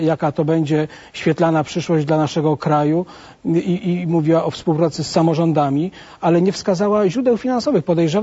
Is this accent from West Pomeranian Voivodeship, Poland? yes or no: no; Radom, Masovian Voivodeship, Poland; pochodzimy z Radomia. Temu miastu służymy, tym mieszkańcom naszej ziemi radomskiej.